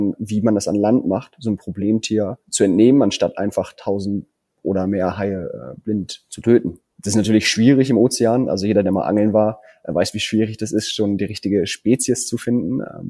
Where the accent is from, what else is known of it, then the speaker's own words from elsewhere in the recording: East Germany, Germany; ich komme jetzt aus Ostdeutschland, wir haben jetzt keine tropischen Gewässer drumherum.